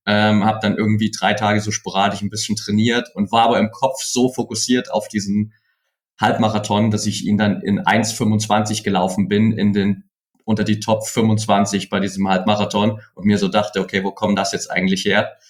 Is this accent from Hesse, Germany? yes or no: no; Saxony, Germany; ich komme aus der Nähe von Dresden ursprünglich